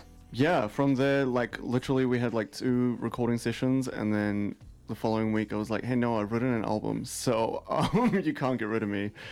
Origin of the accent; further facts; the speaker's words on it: South Africa; now in Auckland, New Zealand; I'm originally from South Africa, so growing up in South Africa and here in Auckland, there were a lot of influences culturally